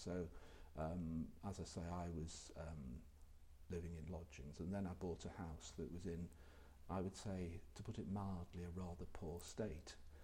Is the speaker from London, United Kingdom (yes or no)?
no; Liverpool, North West England, United Kingdom; accent: Liverpool; I never had a very strong Liverpool accent. My mother was born and raised in Liverpool, in Everton, but didn't have a strong accent.